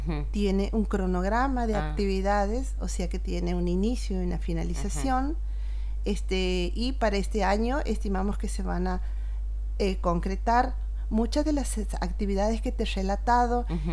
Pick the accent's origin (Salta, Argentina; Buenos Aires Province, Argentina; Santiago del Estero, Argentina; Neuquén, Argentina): Santiago del Estero, Argentina; accent: Santiagueño; El director había solicitado que tenga tonada santiagueña, que nuestra tonada se escuche en el mundo